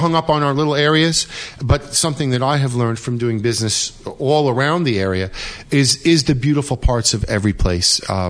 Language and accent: English; Stone Ridge, New York, United States; You grew up in the sticks. I grew up out in Stone Ridge, you know, chasing frogs and turtles and just having a ball out here.